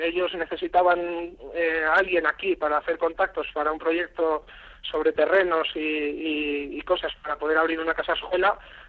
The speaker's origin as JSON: {"language": "Spanish", "town": "Bilbao", "region": "Basque Country", "country": "Spain", "said": "como somos los de Bilbao, que somos cabezones"}